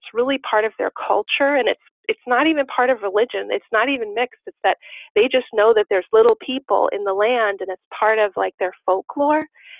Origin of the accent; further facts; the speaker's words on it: New York City, New York, United States; moved away; I grew up in New York City, but when I moved out to the Pacific Northwest, there's a lot of old growth forests here